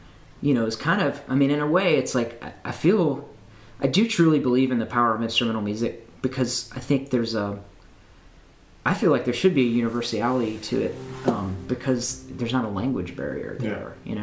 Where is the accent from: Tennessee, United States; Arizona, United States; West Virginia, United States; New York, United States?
Tennessee, United States; Nashville; and also growing up in Nashville, it's a pretty peculiar thing